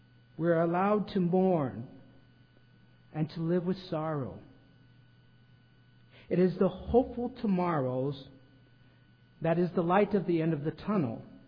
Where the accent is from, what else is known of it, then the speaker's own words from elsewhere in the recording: South Dakota, United States; Just in a community north of where I grew up in South Dakota, they've had complete crop loss already